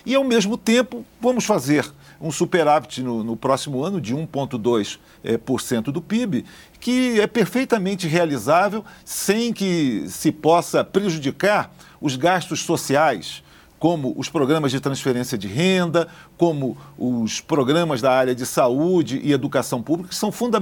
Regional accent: Rio de Janeiro, Brazil; Eu sou do estado do Rio de Janeiro

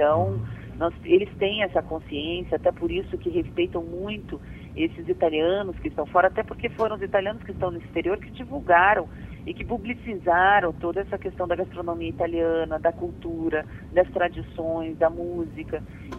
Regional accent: Brazil; por mais que sou brasileira nata e tenha dupla cidadania

